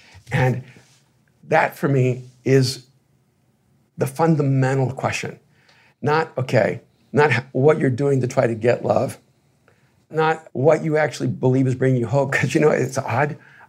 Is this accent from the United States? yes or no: no; El Salvador; I'm from El Salvador.